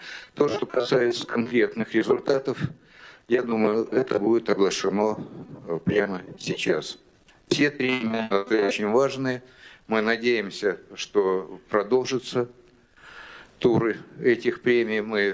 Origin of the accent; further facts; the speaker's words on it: Siberia, Russia; Вот я из Сибири.